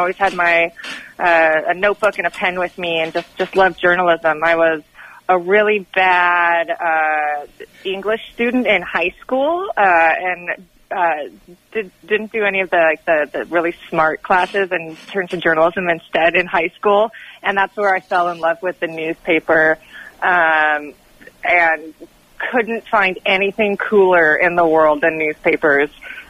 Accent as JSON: {"language": "English", "region": "Washington", "country": "United States", "tie": "born or raised there", "also_born_or_lived": "Butte, Montana", "said": "I grew up in Eastern Washington. I was born in Butte, Montana. Went to Eastern, my family and I, we moved to Eastern Washington."}